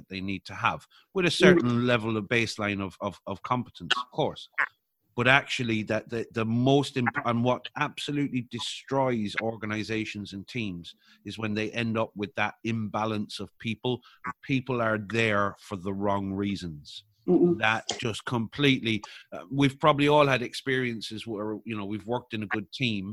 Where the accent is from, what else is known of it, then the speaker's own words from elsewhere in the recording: Ireland; So I know people, as an Irish person, we have a lot of immigration from Ireland.